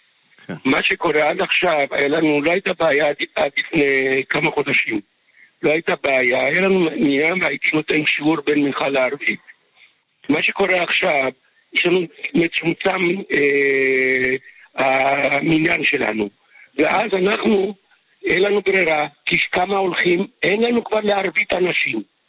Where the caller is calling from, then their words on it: Beersheba, Southern District, Israel; מבאר שבע.